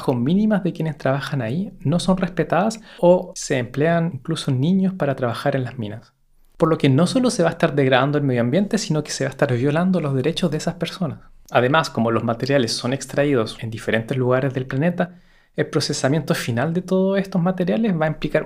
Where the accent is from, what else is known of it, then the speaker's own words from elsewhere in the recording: Chile; now in Belgium; Soy de origen chileno y vivo en Bélgica desde hace un poco más de 10 años.